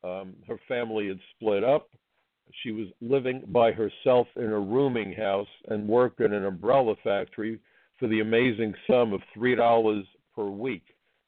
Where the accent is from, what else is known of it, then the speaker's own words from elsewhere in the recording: New York City, New York, United States; I'm a New Yorker, and I love the fact that you can go from neighborhood to neighborhood and eat authentic food.